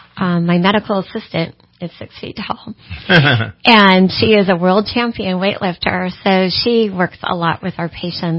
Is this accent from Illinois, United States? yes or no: no; Willis, Texas, United States; Actually, I grew up in Willis. I always wanted to be a nurse and achieved my LVN by age 19, way too young.